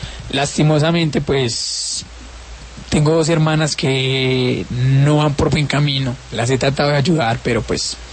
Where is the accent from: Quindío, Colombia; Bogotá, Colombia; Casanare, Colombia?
Quindío, Colombia; La Tebaida; Yo soy de un pueblo cerca de Armenia que es La Tebaida. Uh-huh. Sigo toda la vida allá, mi mamá también. Mi mamá vivió 10 años en Armenia, pero yo soy de La Tebaida